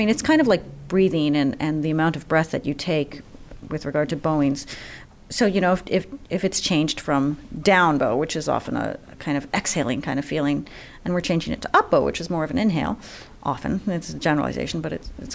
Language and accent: English; Philadelphia, Pennsylvania, United States; also born or lived in Boston; I feel like I grew up in Philadelphia, having lived here in 1985 till I was 16. And then I came back in 2005, and I had been 2 years in the Boston Symphony as assistant concertmaster there.